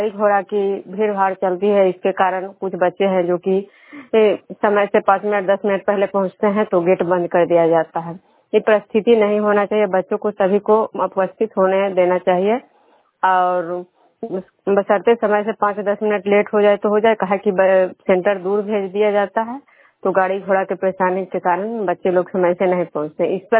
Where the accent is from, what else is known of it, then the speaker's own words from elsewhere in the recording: Vishnupur, Bihar, India; मैं बिष्णुपुर ग्राम खुजरा पंचायत नालंदा जिला नगर नौसा प्रखंड के निवासी हूँ।